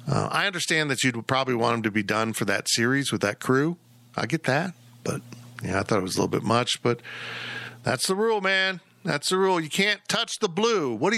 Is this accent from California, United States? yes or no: no; Kansas, United States; I like Shiner. I like peach. I'm from Kansas. I like wheat.